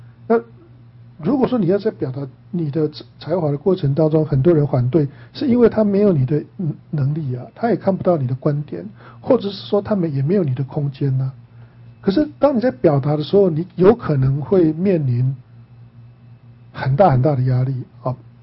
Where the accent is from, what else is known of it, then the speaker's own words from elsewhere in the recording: China; 我们中国人不是讲一句话吗？千夫所指，无病而死嘛。